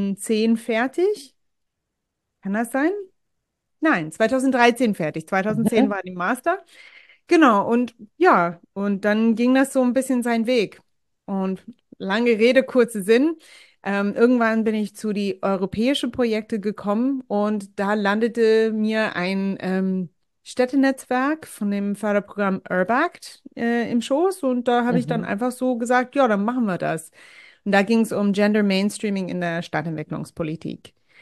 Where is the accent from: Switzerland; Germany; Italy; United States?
United States; New Jersey; German is a second language; also born or lived in New Hampshire; ich komme aus der Ostküste den USA. Also geboren bin ich in New Jersey und ich bin so aufgewachsen, so da und aber auch zwischen dort und New Hampshire.